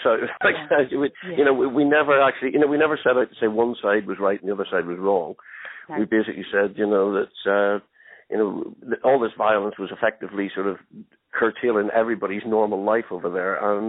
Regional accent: Northern Ireland, United Kingdom; we grew up in Northern Ireland through the whole troubles and the civil unrest there.

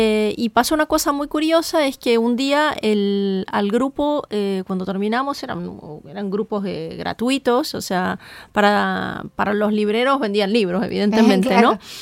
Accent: Rosario, Santa Fe, Argentina; moved away as an adult; also born or lived in Buenos Aires / Miami; yo me vine de Rosario para trabajar. Yo trabajé en Rosario como abogada, me vine acá a Buenos Aires con un trabajo que conseguí también como abogada. Y luego con la crisis del 2001-2002 me fui a Estados Unidos. Me fui a vivir a Miami

